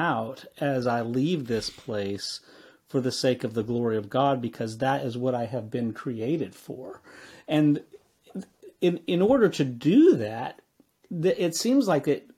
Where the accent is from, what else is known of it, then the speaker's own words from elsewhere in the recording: West Coast, United States; I'm from the West Coast, and so their kickoff time is at 10 p.m. on 10:30 on Saturday night.